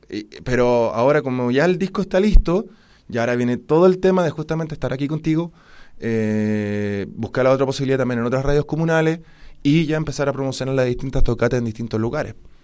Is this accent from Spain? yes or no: no; Curacaví, Santiago Metropolitan Region, Chile; yo he estado en distintos eventos de beneficencia en mi comuna, que yo soy de Curacaví.